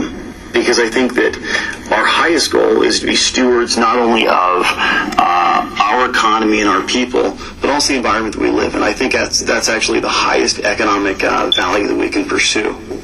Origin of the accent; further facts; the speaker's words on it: San Diego, California, United States; If I may, I grew up in San Diego, and my very first experience with cetaceans, with killer whales, was at SeaWorld.